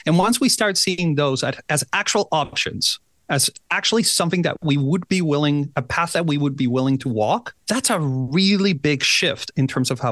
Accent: Caracas, Capital District, Venezuela; moved away; I was born and raised in Caracas, Venezuela. And it's a place that unfortunately fell into anarchy and there was a lot of violence.

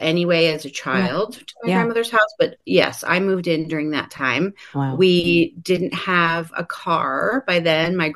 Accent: Indiana, United States; I'm from Southern Indiana.

